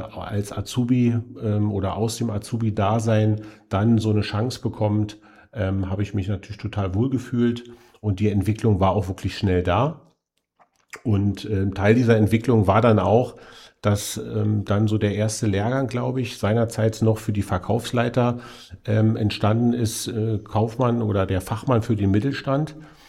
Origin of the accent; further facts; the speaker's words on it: Berlin, Germany; born there; Also ich bin 47 Jahre, bin gebürtiger Berliner, habe meine Generalagentur hier in Berlin